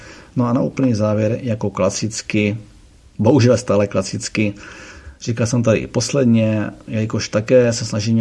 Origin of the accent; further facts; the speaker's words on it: Ostrava, Moravian-Silesian Region, Czechia; Jelikož jsem z Ostravy